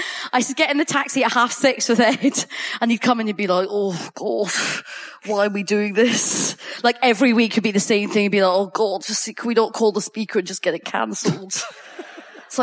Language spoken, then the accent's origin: English; Coatbridge, Scotland, United Kingdom; I grew up in Coatbridge.